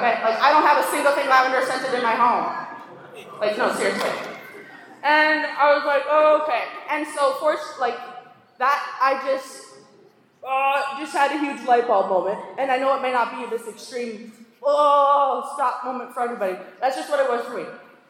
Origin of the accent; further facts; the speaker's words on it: Minnesota, United States; I'm from Minnesota, by the way.